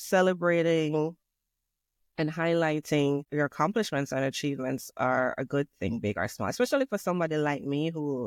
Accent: Jamaica; I can only speak for Jamaican people since I'm Jamaican.

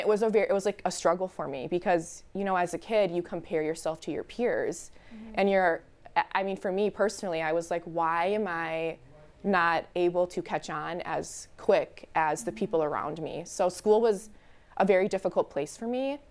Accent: Milwaukee, Wisconsin, United States; before we had moved out to like the suburbs, we grew up in Milwaukee. And so my parents actually put us in a Spanish immersion school.

